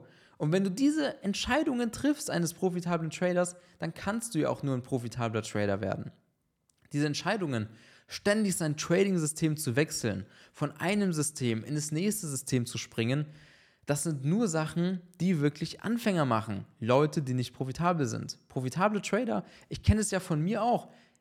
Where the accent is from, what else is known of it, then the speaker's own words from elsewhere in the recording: Würzburg, Bavaria, Germany; so jetzt in Würzburg, in meiner Heimatstadt